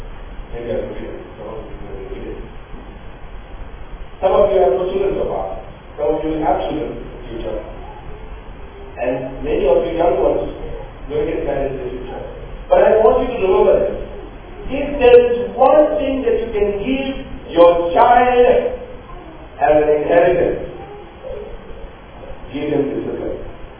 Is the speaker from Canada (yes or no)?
no; Dubai, United Arab Emirates; My dad, I grew up in Dubai.